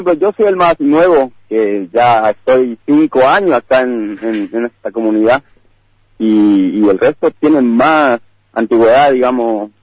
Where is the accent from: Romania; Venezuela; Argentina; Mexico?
Argentina; nosotros también nos merecemos esta parte como ciudadano argentino